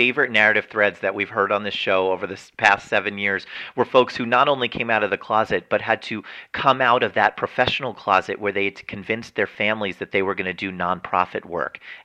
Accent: New York, United States; As a New Yorker myself, I would imagine moving out to California, that would have been some sort of transition for you.

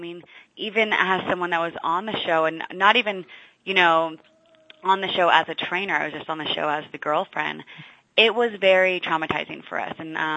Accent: San Francisco, California, United States; also born or lived in Los Angeles; You know, I'm born and raised in San Francisco. I lived in Los Angeles for 4 years.

